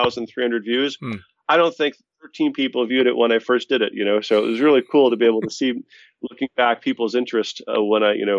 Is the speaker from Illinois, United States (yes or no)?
no; Boston, Massachusetts, United States; We're both from Boston, both, I think, Irish Catholics